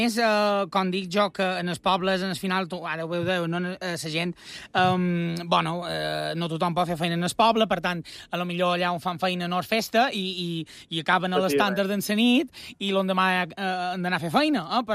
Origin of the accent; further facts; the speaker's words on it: Consell, Balearic Islands, Spain; jo aquí som de Consell